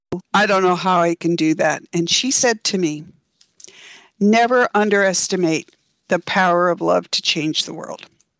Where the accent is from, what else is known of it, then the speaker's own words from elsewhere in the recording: Oregon, United States; now in Seattle, United States; The area I grew up in Oregon burned down. Everything I knew as a kid is gone.